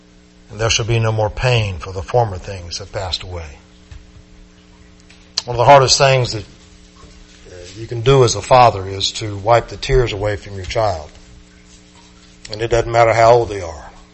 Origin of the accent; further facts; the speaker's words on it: Plant City, Florida, United States; When I was growing up in Plant City, we lived in a little Jim Walter Crocker home